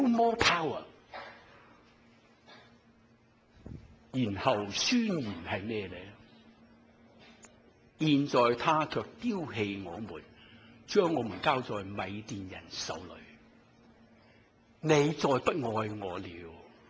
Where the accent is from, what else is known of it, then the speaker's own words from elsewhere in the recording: Guangdong, China; 我广东人讲语啊，